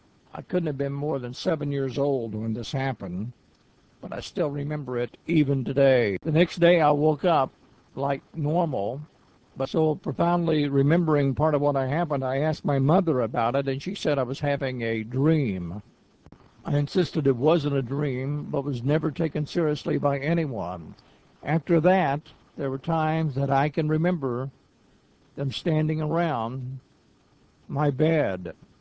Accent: Oklahoma, United States; Got an interesting email from a person who lives close to my hometown back in Oklahoma.

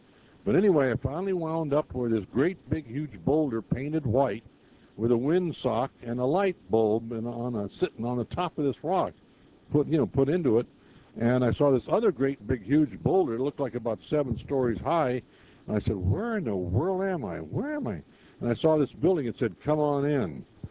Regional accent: North Hollywood, California, United States; I'm from North Hollywood.

